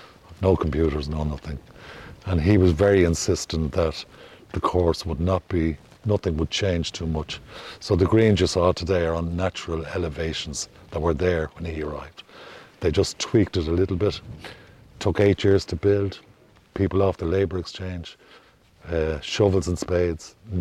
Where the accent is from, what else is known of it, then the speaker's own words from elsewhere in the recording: Dublin, Leinster, Ireland; moved away as an adult; now in Belmullet, Ireland; I came in 1999 from Dublin.